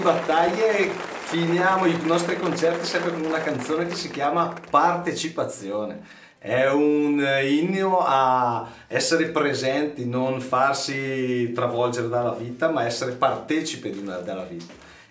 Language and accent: Italian; Bergamo, Lombardy, Italy; Noi da Bergamo diciamo Toma.